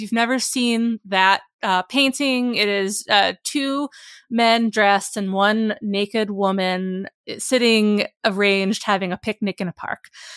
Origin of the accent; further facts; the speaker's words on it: New Jersey, United States; a nearby sculpture garden close to where I grew up in New Jersey.